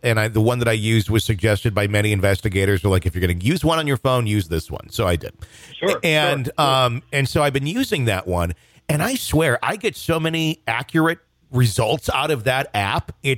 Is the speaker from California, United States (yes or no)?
no; Wisconsin, United States; I was visiting my hometown cemetery in Wisconsin.